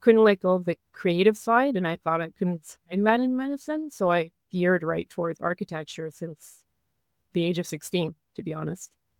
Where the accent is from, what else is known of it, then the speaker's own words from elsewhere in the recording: Canada; So I grew up in Canada.